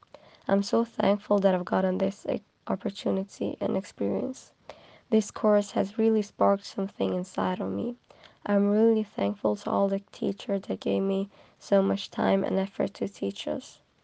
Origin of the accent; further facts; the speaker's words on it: Sweden; from Sweden.